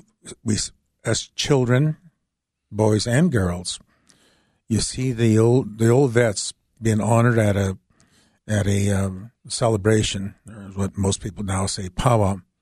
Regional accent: United States; thank God for the Irish, because I can finally say to somebody, there's somebody else crazier than us Indians.

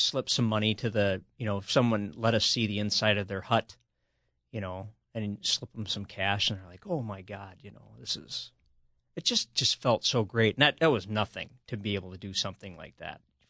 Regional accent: Minnesota, United States; You know, I'm from Minnesota.

